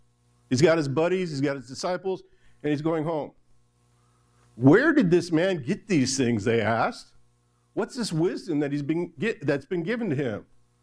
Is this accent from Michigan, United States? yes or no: yes; Michigan, United States; Now, as I grew up in Michigan, there's something about where you were born and raised that's a little special.